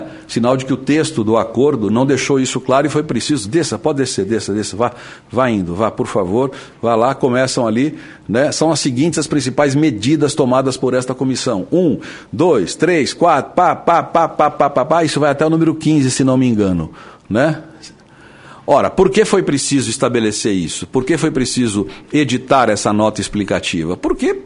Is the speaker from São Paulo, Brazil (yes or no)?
yes; Guaratinguetá, São Paulo, Brazil; born there; eu vou vender picolé lá em Guaratinguetá, onde eu nasci, né?